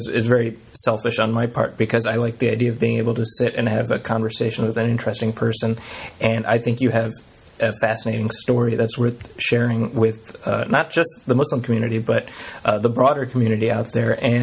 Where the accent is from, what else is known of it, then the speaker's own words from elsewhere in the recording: Chicago, Illinois, United States; They also have facilities in Chicago, my hometown.